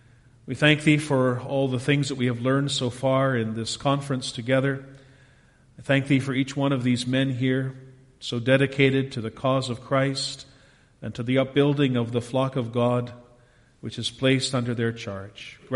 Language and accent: English; Ontario, Canada; I remember growing up in Ontario, almost everything was closed on Sunday.